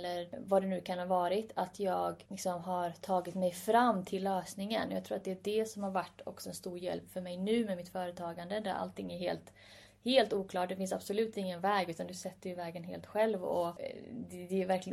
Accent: Sweden; och så föddes jag här. Och har liksom, även om jag är född här och levt i Sverige liksom hela mitt liv, så har det fortfarande varit ett, jag har just med mig en annan kultur hemifrån.

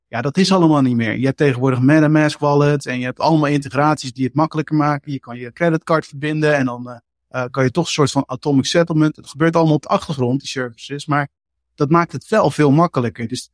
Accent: Netherlands; Kijk, ik kom uit Nederland

